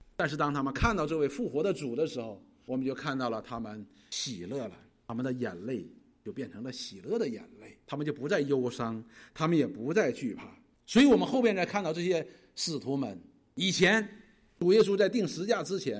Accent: China; 我们中国人讲一句话叫血肉相连

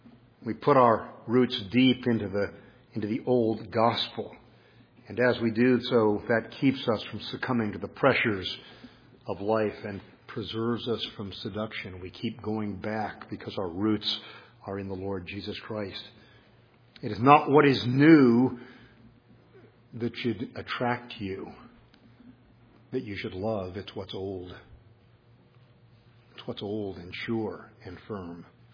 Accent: Los Angeles, California, United States; I'm from the West, and so I can remember as a child going to a school where we had fields, open fields next to us. Hard to believe in Los Angeles, but there were actually open fields.

